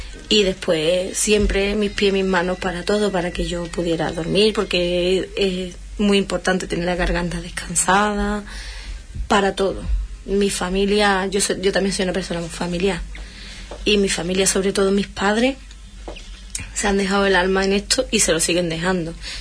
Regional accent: Punta Umbría, Andalusia, Spain; Y yo, porque es mi tierra

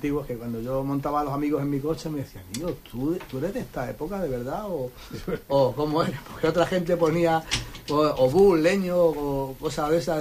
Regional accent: Madrid, Community of Madrid, Spain; No soy de Madrid, pero los de Madrid somos de donde queremos, entonces también soy de Huelva.

